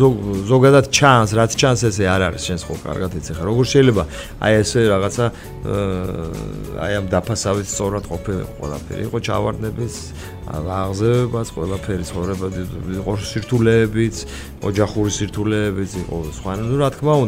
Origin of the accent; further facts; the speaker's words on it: Tbilisi, Georgia; ხო, ნახალოკაში, ნახალოკაში გავიზარდე და იქა პატარები ვიყავით კაც.